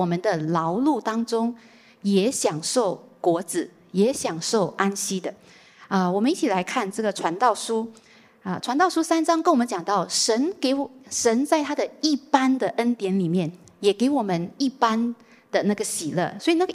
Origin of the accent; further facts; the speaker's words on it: Singapore; 我们新加坡人都讲我们很忙